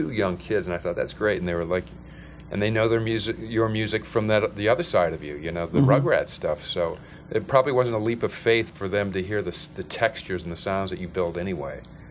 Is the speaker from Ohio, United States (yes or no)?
yes; Akron, Ohio, United States; I'm from Akron. Come on, I get some props, right?